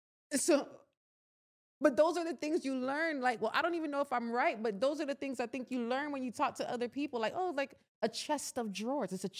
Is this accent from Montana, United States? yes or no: no; Queens, New York, United States; Well, I grew up in Jamaica, Queens, New York. So it was like a lot of Jamaicans.